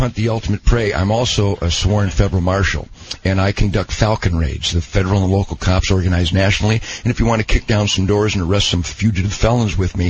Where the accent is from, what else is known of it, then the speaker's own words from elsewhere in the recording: Detroit, Michigan, United States; I'm from Detroit, and I reek of all things funk, brother.